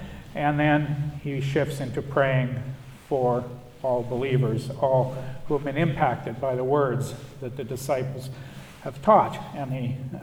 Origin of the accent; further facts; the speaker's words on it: Saskatoon, Saskatchewan, Canada; I grew up in Saskatoon. I think most of you know that. I grew up from grade 2 forward on an amazing little crescent called Middleton Crescent